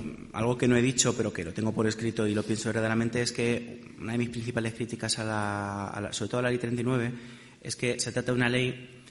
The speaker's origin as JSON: {"language": "Spanish", "town": "Sonseca", "region": "Castilla-La Mancha", "country": "Spain", "tie": "born or raised there", "said": "mi pueblo, Sonseca, en la provincia de Toledo."}